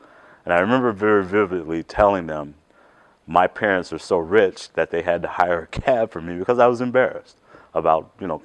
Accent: Chicago, Illinois, United States; I grew up in Chicago, Illinois. I attended a small high school called Morgan Park Academy on the south side of Chicago.

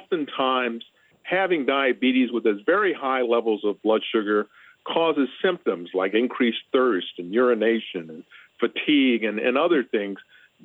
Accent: Louisiana, United States; And I have to tell you, I'm from Louisiana, and so the number that I'm about to cite of 38.1% of people in Louisiana being considered being obese

